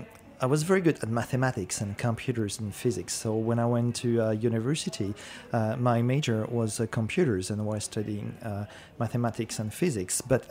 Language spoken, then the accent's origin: English; Île-de-France, France; English is a second language; Well, obviously I'm French. I was born and raised not too far from Paris on the west side.